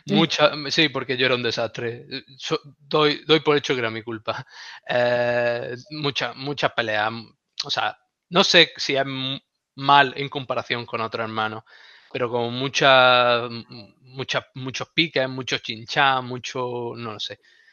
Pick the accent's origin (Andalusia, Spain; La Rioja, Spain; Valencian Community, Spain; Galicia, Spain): Andalusia, Spain; Granada; Sí, soy del Siding.